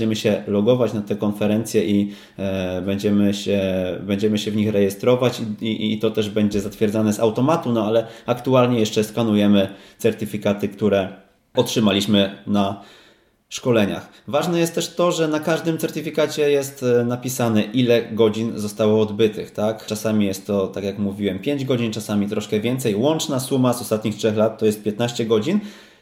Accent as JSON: {"language": "Polish", "town": "Wrocław", "region": "Lower Silesian Voivodeship", "country": "Poland", "said": "my jesteśmy z Wrocławia"}